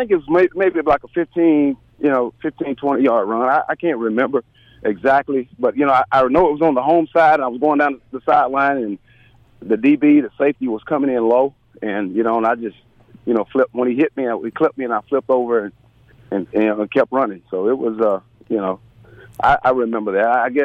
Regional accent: Waynesboro, Mississippi, United States; I'm in the dorm, I'm from Waynesboro this, Waynesboro that. We got a good football team.

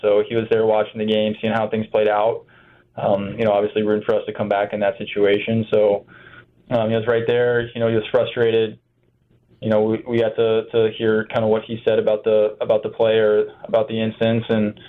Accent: Ohio, United States; You know, I'm from Ohio.

